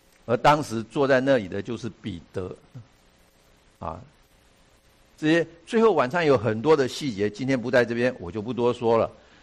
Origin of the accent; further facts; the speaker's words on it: China; 很多事情都是发生在吃饭的时候，跟我们中国人很像哈。